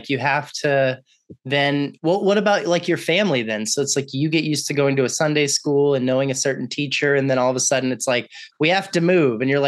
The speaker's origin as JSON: {"language": "English", "town": "Dallas", "region": "Texas", "country": "United States", "also_born_or_lived": "Austin", "said": "I moved to Austin in, I don't know, I think it was like 4th or 5th grade. And I was originally from the Dallas area. I don't tell anyone I'm from Dallas ever"}